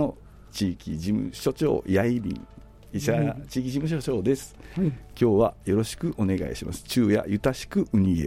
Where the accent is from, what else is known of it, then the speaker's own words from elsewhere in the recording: Yomitan, Okinawa, Japan; 生まれも育ちも沖縄県で